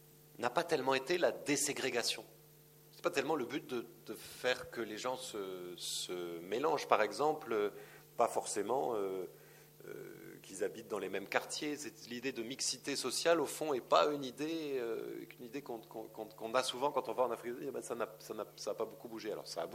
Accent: France; moi j'ai du mal à la comprendre en tant que Français avec cette culture et tradition française

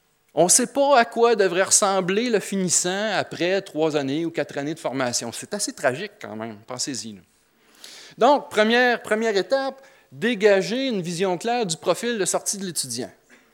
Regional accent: Quebec, Canada; mais chez nous au Québec, c'est ce qu'on appelle un « buzzword »

